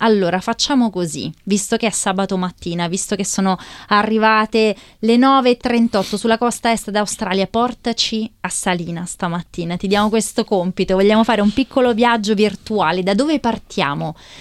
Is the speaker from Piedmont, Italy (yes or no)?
no; Rome, Lazio, Italy; io sono di Roma